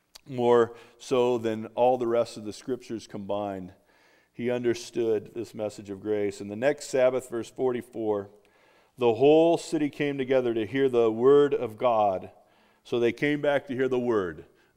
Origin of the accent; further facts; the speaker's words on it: United States; actually growing up in America, we tend to get into the that need or desire to have credit.